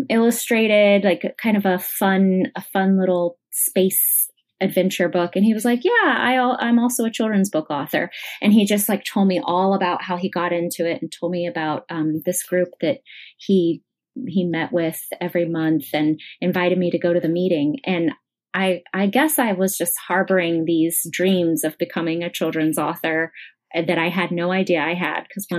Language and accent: English; Weatherford, Texas, United States; also born or lived in San Antonio / Hawaii; now in Austin, United States; I grew up in Weatherford and went there for high school and was one of the only Asian American kids at my school in the town. And then I did college in San Antonio, lived in Hawaii for a while, and now I live in Austin, Texas